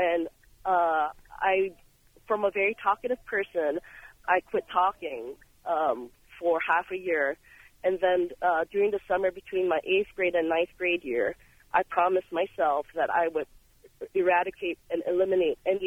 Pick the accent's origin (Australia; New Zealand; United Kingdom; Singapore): Singapore; now in United States; I am from Singapore, and by some chance, I'm also a cultural ambassador.